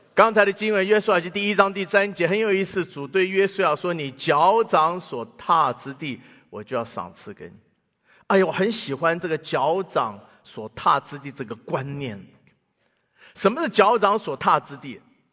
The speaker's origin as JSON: {"language": "Chinese", "country": "Taiwan", "tie": "born or raised there", "lives_now": "United States", "said": "我只记得我小时候在台湾听过西非农耕队这个名词"}